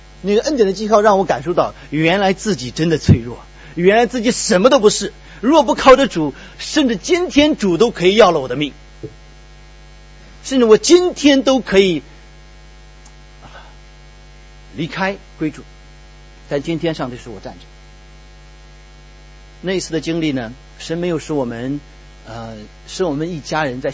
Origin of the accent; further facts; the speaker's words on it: China; moved away as an adult; now in Singapore; 本身在国内一直在服侍，并且我举家上下来到新加坡